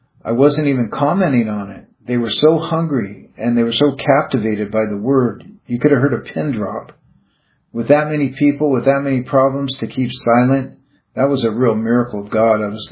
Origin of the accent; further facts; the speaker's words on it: Everett, Washington, United States; It was located in Everett, Washington, my hometown.